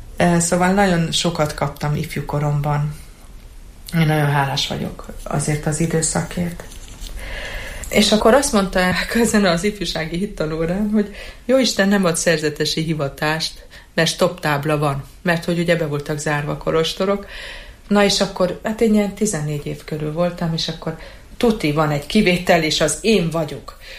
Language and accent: Hungarian; Cluj-Napoca, Cluj County, Romania; Én Kolozsváron nevelkedtem.